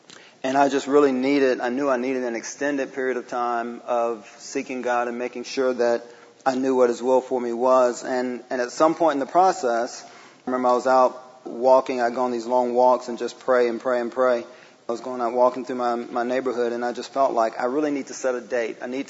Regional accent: Murfreesboro, Tennessee, United States; I was born and raised in Murfreesboro, lived in Tennessee all my life, 41. 37 of those years have been right in Murfreesboro, Tennessee.

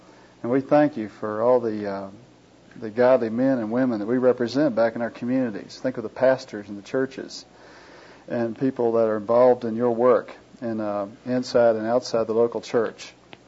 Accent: Virginia, United States; I flunked out of the academy and found myself back in my hometown of Virginia.

